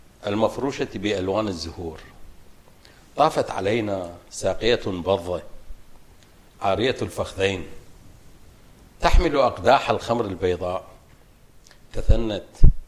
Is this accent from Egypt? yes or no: no; Kut, Wasit, Iraq; moved away; also born or lived in Baghdad; ومعارفي وأبناء مدينتي، أبناء مدينتي الكوت وبغداد.